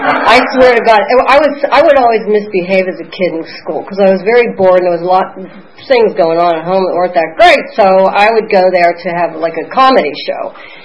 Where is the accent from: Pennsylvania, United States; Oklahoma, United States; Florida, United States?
Pennsylvania, United States; So I'm from Pennsylvania, you know.